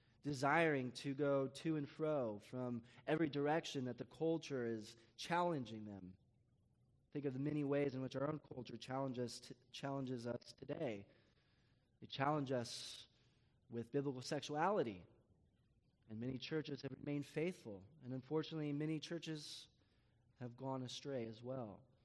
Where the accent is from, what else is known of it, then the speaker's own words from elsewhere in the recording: San Diego, California, United States; I like to think of this city a little like San Diego, a little shout out to my hometown